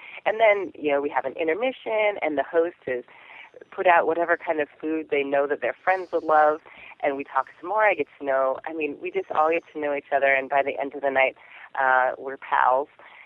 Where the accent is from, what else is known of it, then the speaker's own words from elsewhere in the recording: Anchorage, Alaska, United States; I grew up in Anchorage, which is a city of over 300,000 people. Now I live in a village that is not connected by road to any other community, and there's less than 500 here.